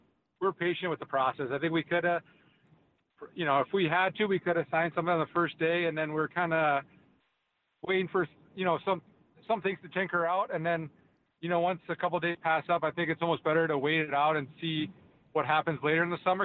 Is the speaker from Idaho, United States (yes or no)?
no; St. Louis, Missouri, United States; And I grew up in St. Louis, and St. Louis is the same way, where, you know, my dad played a year and a half in St. Louis, and then we were raised there.